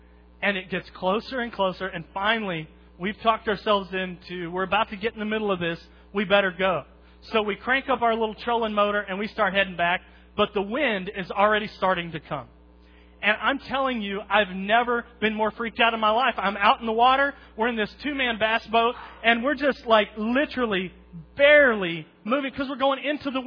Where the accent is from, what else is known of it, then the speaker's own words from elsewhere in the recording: Oklahoma, United States; I grew up in Oklahoma, tornadoes every year.